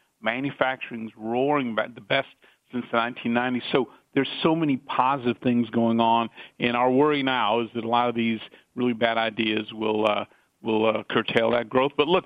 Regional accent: Houston, Texas, United States; And from Texas, I'm from the Houston region. You mentioned it north of Houston.

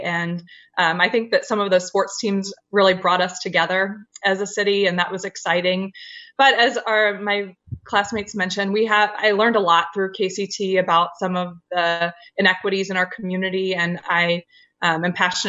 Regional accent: St. Louis, Missouri, United States; also born or lived in Boston; now in Kansas City, United States; So I was born in Boston. I've lived in several different cities. I say I'm from St. Louis. So I love living in Kansas City, though.

